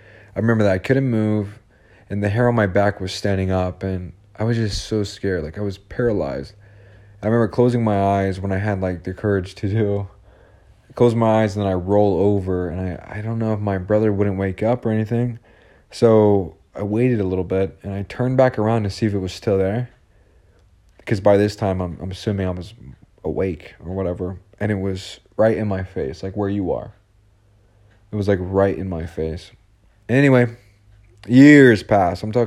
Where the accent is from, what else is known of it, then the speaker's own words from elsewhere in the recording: Canada; my mother was 100% Chippewa, Ojibwa, and I'm from Canada.